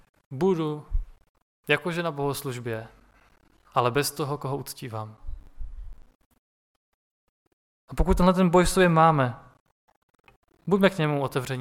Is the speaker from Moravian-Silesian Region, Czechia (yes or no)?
yes; Štramberk, Moravian-Silesian Region, Czechia; jako když jsem byl ještě menší, vyrůstal jsem na Štramberku